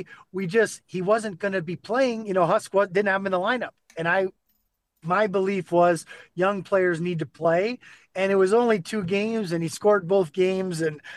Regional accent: New York, United States; even though I'm American, it's the same thing.

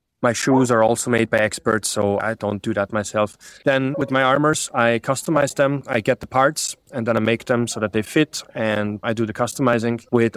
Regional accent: Austria; Although I'm from Austria and not from a country that's traditionally associated with lower prices.

